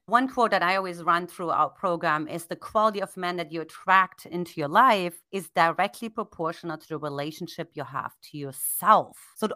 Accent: Germany; English is a second language; moved away; maybe you don't know how to say something in English like me when I came from Germany.

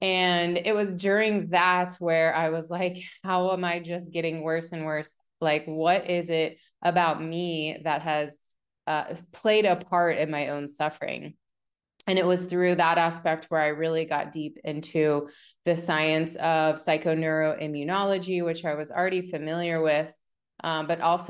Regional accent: West Virginia, United States; So I grew up in West Virginia and I had a great childhood.

